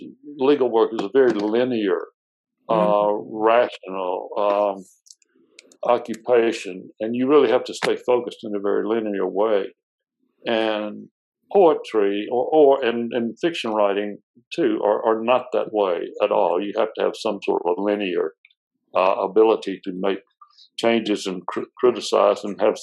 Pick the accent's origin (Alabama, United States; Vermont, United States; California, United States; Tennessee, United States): Alabama, United States; Tuscaloosa; when I grew up in the Tuscaloosa in the Deep South in the 50s and 60s